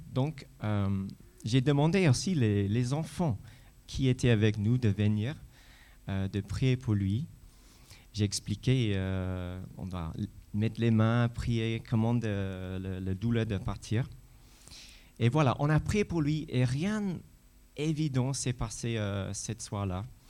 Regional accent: Jersey; French is a second language; Je suis britannique, je viens de l'île de Jersey.

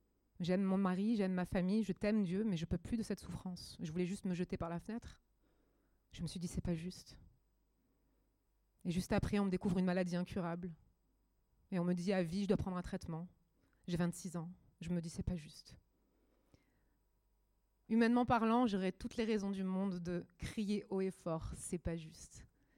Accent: Germany; now in Marseille, France; On avait été déjà malmenés dans le quartier de Marseille parce qu'on est allemand

